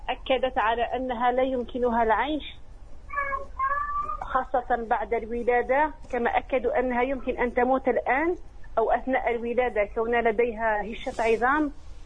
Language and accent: Arabic; France; من فرنسا، عمري 32 سنة.